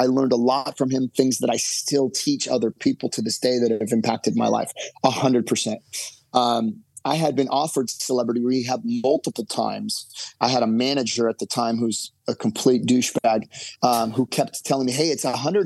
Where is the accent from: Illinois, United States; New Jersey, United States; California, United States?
California, United States; Newport Beach; These are the Newport Beach police officers. I grew up in Newport Beach. These guys know me.